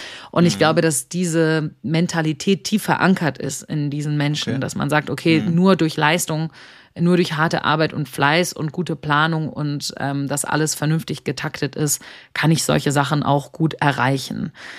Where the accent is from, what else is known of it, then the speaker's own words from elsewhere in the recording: Germany; da kann ich natürlich als Deutsche nur mutmaßen.